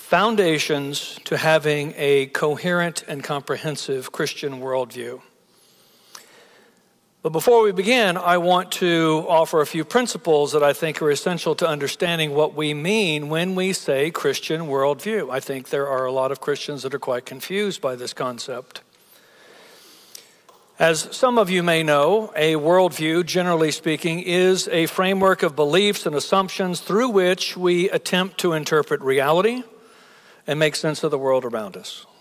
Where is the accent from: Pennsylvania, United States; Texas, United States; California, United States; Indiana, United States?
Texas, United States; Plano; I don't live far from here. I'm from Plano, so I didn't have to travel too far.